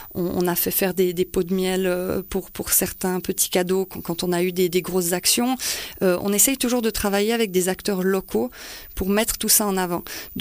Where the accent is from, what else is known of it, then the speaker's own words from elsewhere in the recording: Valais, Switzerland; Je suis Valaisanne moi-même à la base.